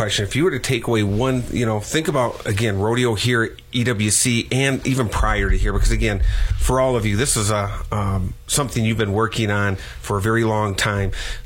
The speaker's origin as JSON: {"language": "English", "region": "Midwest", "country": "United States", "said": "Well, you know, and I come from the Midwest, and there's some rodeo."}